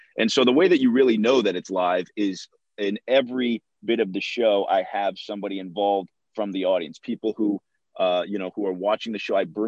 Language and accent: English; Missouri, United States; And so I'm a Midwest boy originally. So I'm from Missouri originally. We lived out in the country.